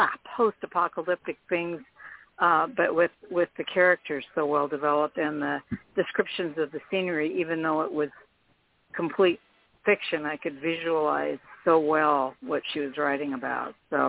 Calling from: Vernonia, Oregon, United States; from Vernonia.

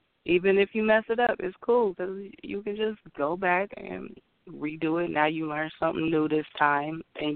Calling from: Ohio, United States

